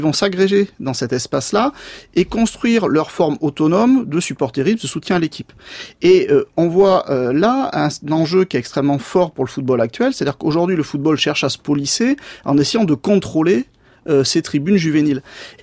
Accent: Southwest France, France; je suis originaire du Sud-Ouest

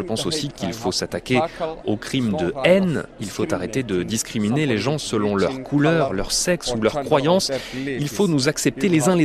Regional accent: Somalia; now in London, United Kingdom; J'habite ici depuis 28 ans. Je suis arrivé de Somalie, c'est mon pays, tout comme la Grande-Bretagne.

